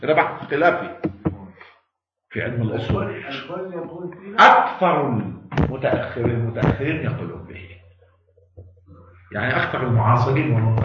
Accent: Lebanon; مولانا في ناس نحن كلبنانيين مش مثقفين الثقافة

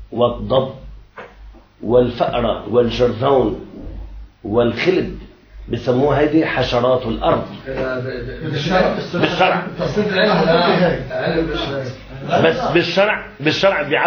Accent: Lebanon; أنا ما بنوهل شيخ، أنا لبناني ما بنوهل

